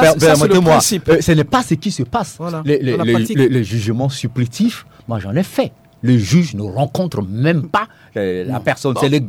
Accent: Kaga-Bandoro, Nana-Grébizi, Central African Republic; born there; même moi qui vous parle, je suis né en 1969, mon acte de naissance tient sur une demi-page de papier. Je suis né à Kagabandoro, justement.

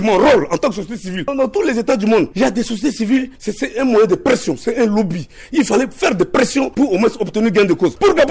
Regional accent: Central African Republic; Je suis centrafricain. Je suis enseignant chercheur à l'université de Bangui.

